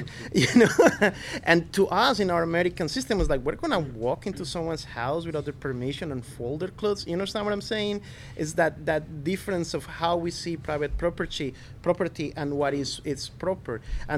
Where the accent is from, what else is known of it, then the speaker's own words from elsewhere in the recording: Colombia; It was a culture shock to me when I went there, even though I came from Colombia.